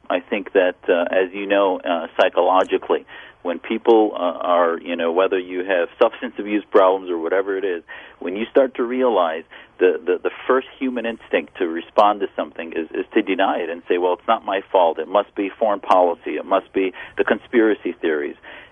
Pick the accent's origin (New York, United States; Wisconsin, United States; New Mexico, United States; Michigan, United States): Wisconsin, United States; I wasn't created in a vacuum. I grew up in Wisconsin.